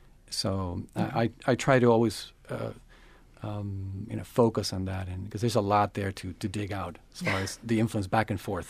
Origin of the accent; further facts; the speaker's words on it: Venezuela; now in United States; Growing up in Venezuela, when I was growing up, there was not a lot of emphasis on the very rich folk music like there is right now